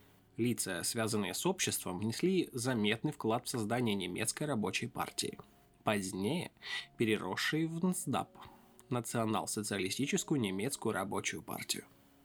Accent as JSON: {"language": "Russian", "country": "Ukraine", "said": "Я из Украины, и у нас тут довольно тяжелое время."}